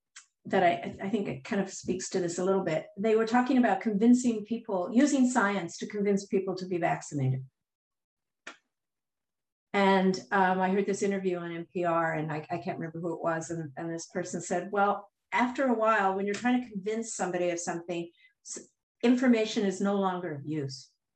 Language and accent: English; Canada; When I'm originally from Canada.